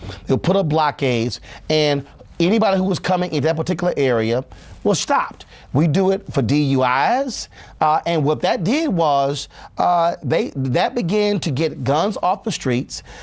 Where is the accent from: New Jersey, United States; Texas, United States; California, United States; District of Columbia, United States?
Texas, United States; Houston; Look, I grew up in Clinton Park in Houston, and there were relationships with our civic club, which my parents actually were co-founders, and also with police there as well.